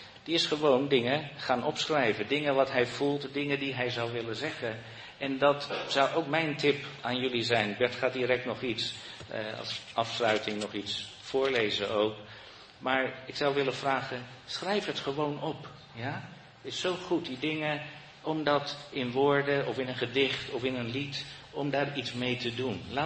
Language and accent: Dutch; Netherlands; ja, we hebben het weer als Nederlanders, we willen het allemaal aan elkaar vertellen.